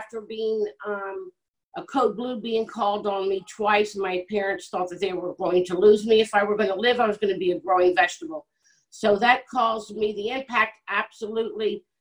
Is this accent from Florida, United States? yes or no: yes; Lutz, Florida, United States; was born and raised in Lutz, Florida. I graduated from Chamberlain High School in Tampa.